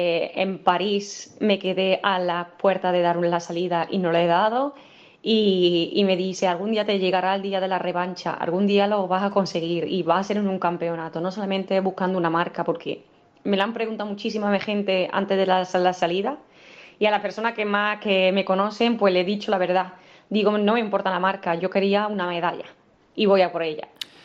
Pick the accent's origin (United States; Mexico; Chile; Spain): Spain; Casariche, Andalusia; now in Aguilar de la Frontera, Spain; Yo, aunque vivo aquí en Aguilar y que también me ha recibido de la misma manera, pero mi pueblo también es Casariche y nunca, nunca lo dejo atrás, siempre lo llevo en el corazón.